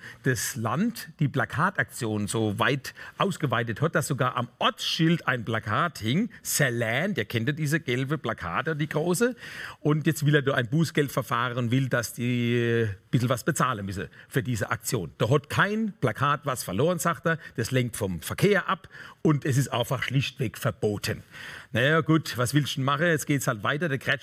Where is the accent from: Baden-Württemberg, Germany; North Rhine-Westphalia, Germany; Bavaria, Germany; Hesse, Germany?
Baden-Württemberg, Germany; Mannheim; Und ich bin ja gebürtiger Mannheimer.